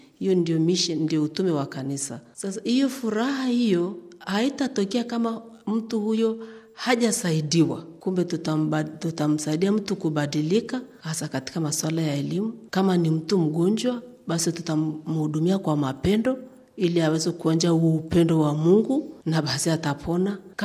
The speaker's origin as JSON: {"language": "Swahili", "country": "Tanzania", "said": "kama Mtanzania"}